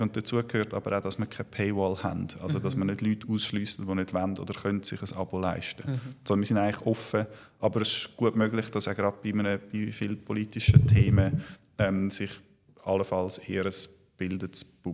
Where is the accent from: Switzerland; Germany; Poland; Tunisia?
Switzerland; Zurich; Also ich glaube, es gibt überall, wo man als Zürcher angeht, gibt es einen Anti-Zürich-Reflex.